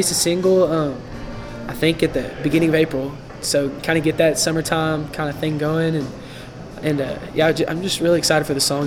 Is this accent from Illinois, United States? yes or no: no; Santo, Texas, United States; I'm originally from Santo. It's about 30 minutes north of Stephenville.